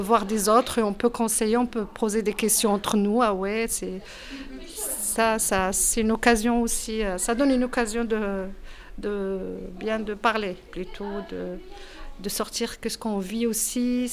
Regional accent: Rennes, Brittany, France; je suis de Villejean, je suis une maman de 4 enfants.

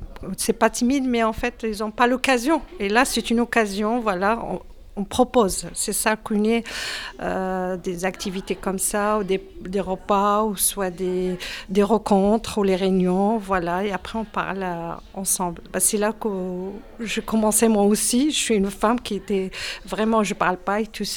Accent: Rennes, Brittany, France; je suis de Villejean, je suis une maman de 4 enfants.

